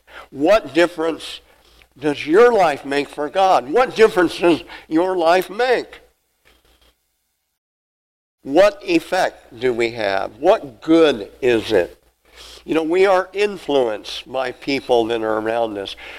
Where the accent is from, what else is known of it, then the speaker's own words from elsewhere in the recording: Napanee, Nebraska, United States; growing up in Napanee, Nebraska, south central Nebraska, near Alma, Nebraska, Harlan County Lake on Highway 183, I lived near there, grew up on the Harlan County Lake, skiing and boating and fishing and all that.